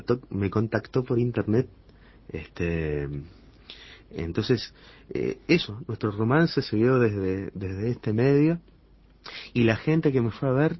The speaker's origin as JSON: {"language": "Spanish", "town": "Sauce", "region": "Canelones", "country": "Uruguay", "tie": "born or raised there", "also_born_or_lived": "Montevideo", "said": "Yo soy nacido en Montevideo, pero criado en Sauce. Mi familia actualmente vive en Villa Argentina."}